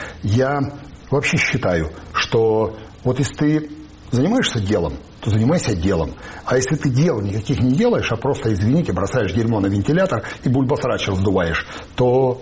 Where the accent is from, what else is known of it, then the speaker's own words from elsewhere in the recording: Belarus; now in Ukraine; Мы, белорусы, которые сейчас в Украине